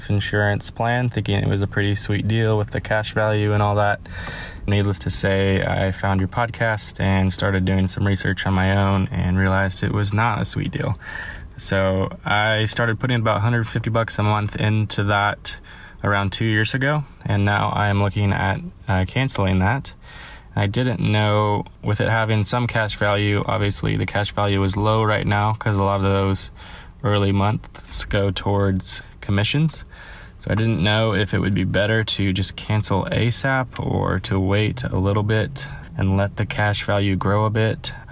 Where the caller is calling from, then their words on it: Kansas, United States; I'm from Kansas. I had a question about whole life insurance.